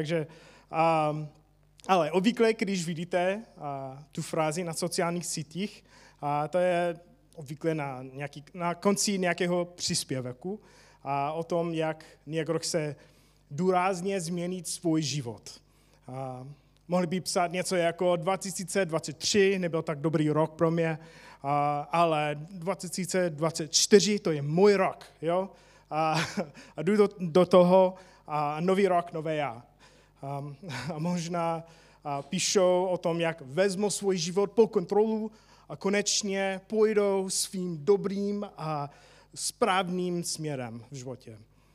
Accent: United States; Czech is a second language; Já jsem Američan, ale jak slyšíte, mluvím česky, ale občas říkám jako věci divně

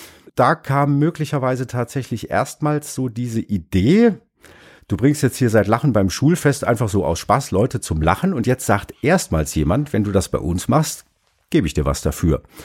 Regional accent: South Germany, Germany; ich komme aus Süddeutschland

